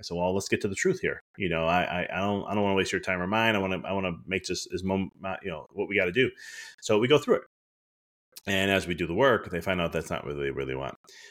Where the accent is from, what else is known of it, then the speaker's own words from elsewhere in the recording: Italy; I'm Italian. So I love using my Italian accent when I read Italian accent.